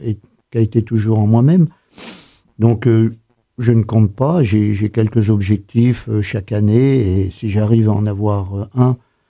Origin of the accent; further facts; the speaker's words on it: Montluçon, Auvergne-Rhône-Alpes, France; je suis de Montluçon